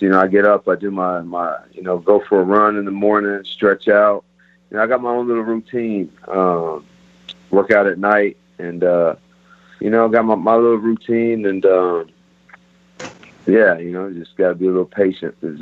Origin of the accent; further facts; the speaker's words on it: Texas, United States; I know Texas just opened up. I'm from Texas, so at the first opportunity, you know, I'd like to fight in Texas